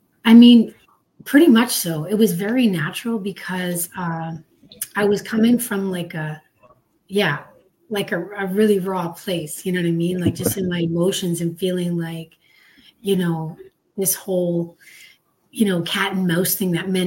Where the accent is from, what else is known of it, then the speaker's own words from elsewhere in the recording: Canada; now in United States; I was actually working on my visa to stay in America because I'm from Canada.